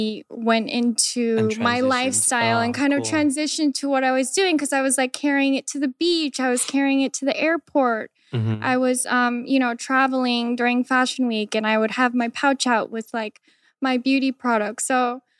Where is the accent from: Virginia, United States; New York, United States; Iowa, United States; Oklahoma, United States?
Iowa, United States; Des Moines; So I grew up in Des Moines in this very suburbs. I think I was like the only Korean girl at school.